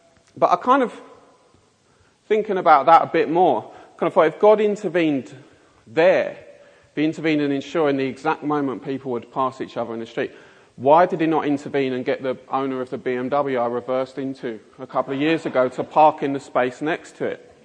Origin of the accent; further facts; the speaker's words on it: London, United Kingdom; accent: Mockney; I should also apologise in advance for my appalling Mockney accent.